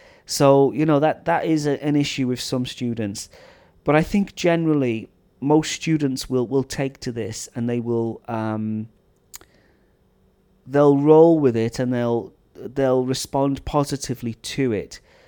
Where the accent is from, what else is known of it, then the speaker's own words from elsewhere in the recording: United Kingdom; Which makes me very proud as a British person who's never been to America to have his book on sale in Walmart.